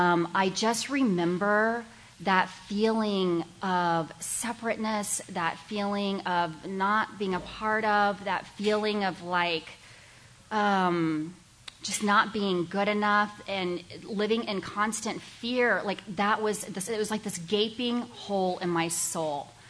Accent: Texas, United States; You know, I'm from Texas. We were like barely eating Chinese food in 1986.

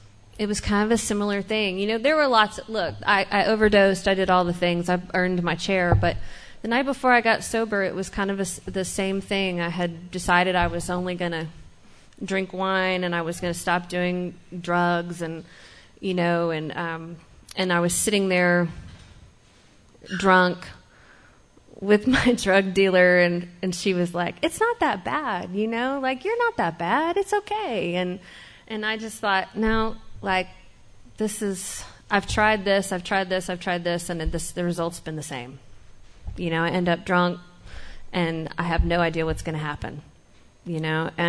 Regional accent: Houston, Texas, United States; born there; So anyways, I was born in Houston, Texas and yep, H-Town. And, I've had a pretty normal childhood.

